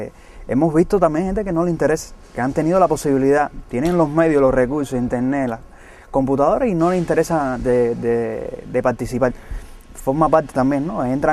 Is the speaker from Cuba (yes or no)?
yes; Cuba; Nosotros simplemente somos blogueros jóvenes cubanos que damos la visión como nosotros vemos la realidad cubana.